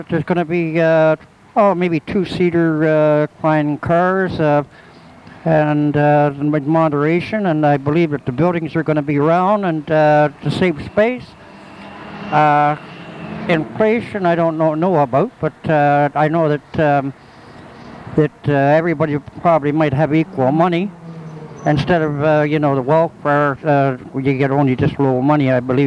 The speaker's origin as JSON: {"language": "English", "town": "Toronto", "region": "Ontario", "country": "Canada", "said": "I'm from Toronto, and threatened coming up."}